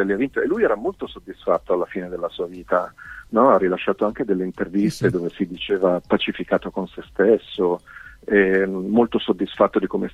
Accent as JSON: {"language": "Italian", "town": "Casale Monferrato", "region": "Piedmont", "country": "Italy", "said": "Io sono di Casale Monferrato, nella provincia di Alessandria."}